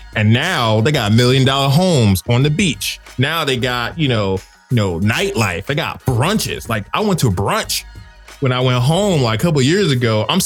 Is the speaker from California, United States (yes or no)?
no; New Jersey, United States; I'm from Jersey. I'm from the shore. I'm from the real part of Jersey. I'm from Jersey.